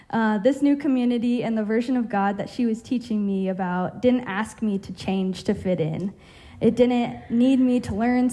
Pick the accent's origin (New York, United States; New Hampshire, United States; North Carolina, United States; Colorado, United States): Colorado, United States; Arvada; now in Boulder, United States; I grew up here in Colorado, just down the street in Arvada, and I've been in Boulder for a month now